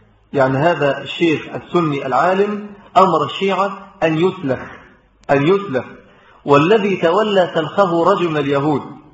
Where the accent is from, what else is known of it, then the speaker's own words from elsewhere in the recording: Egypt; فما من بدعة ولا شرك ظهر في بلادنا مصر